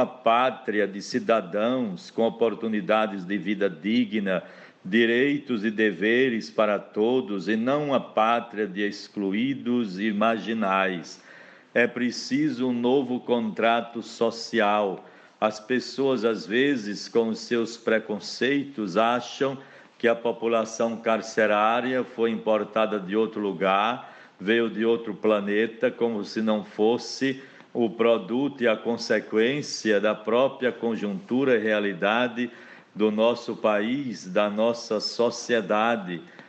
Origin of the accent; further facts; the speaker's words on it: Brazil; como cidadãos, como povo de Deus, como brasileiros